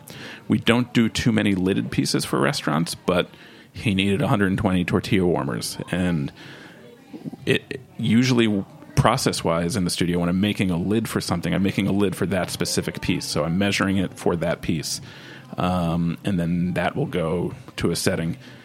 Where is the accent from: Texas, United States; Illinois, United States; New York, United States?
New York, United States; born or raised there